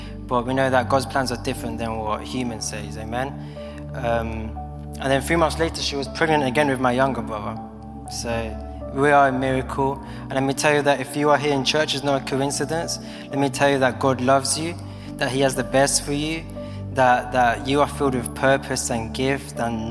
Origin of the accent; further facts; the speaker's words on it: London, United Kingdom; I grew up in London, born and raised in London. My parents who are here, they're from Colombia. So they came over 21 years ago to start a new life, really.